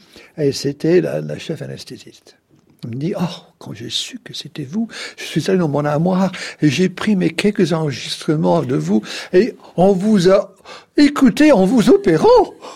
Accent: France; je suis en Autriche, et je suis français, et j'habite Paris

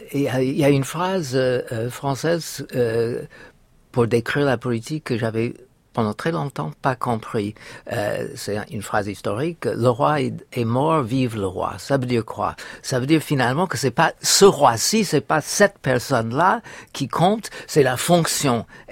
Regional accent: United States; French is a second language; En tant qu'Américaine

